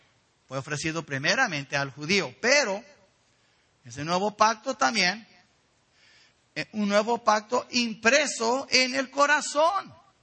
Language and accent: Spanish; Mexico; Yo soy mexicano, yo soy americano, yo sé de dónde soy, pero no soy judío.